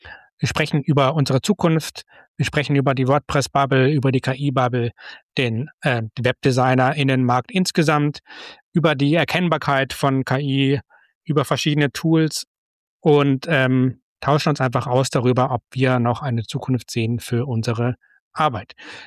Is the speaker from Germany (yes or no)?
yes; Munich, Bavaria, Germany; aus Bayern, wo ich auch herkomme und es ist aus meiner alten Heimat München sogar.